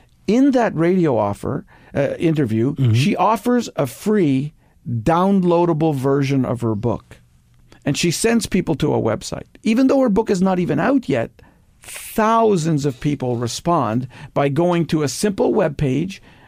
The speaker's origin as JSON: {"language": "English", "town": "Toronto", "region": "Ontario", "country": "Canada", "said": "Like, I'm from Toronto, Canada."}